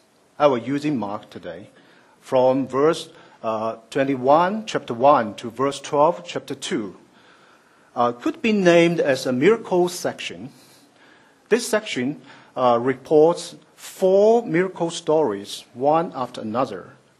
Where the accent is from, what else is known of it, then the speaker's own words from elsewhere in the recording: Shanghai, China; first language Shanghainese; English is a second language; You know, because the English is my fourth language. It ranks after Shanghainese, Mandarin, and Cantonese. So I could not help speaking English with this, you know, mysterious mixed flavor of those spoken Chinese